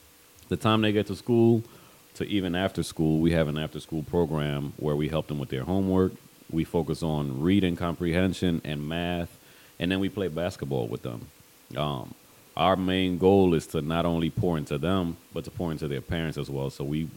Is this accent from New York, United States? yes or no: yes; Brooklyn, New York, United States; also born or lived in Panama / Birmingham, United States; So I was born in Panama, the country, raised in Brooklyn, New York, went to high school in Birmingham, Alabama.